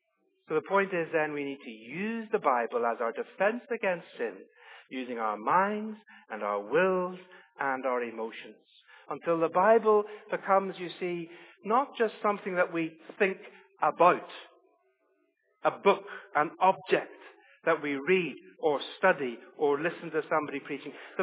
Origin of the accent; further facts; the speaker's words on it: Belfast, Northern Ireland, United Kingdom; the church that we grew up in Belfast, Liz and I.